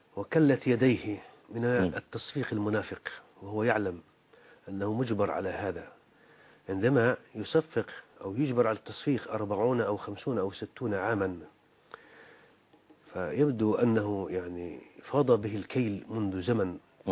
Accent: Jordan; قلت له أنا من الأردن، فدار بيني وبينه حديث

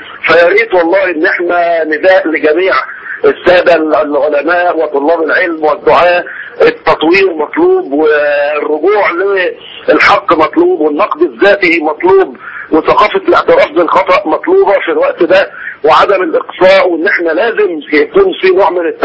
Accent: Egypt; ان احنا مصريين

